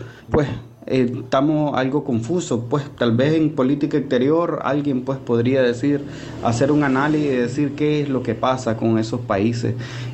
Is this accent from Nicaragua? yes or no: yes; Nicaragua; soy nicaragüense. Desde Nicaragua, el pueblo de a pies, los que estamos el día a día en las calles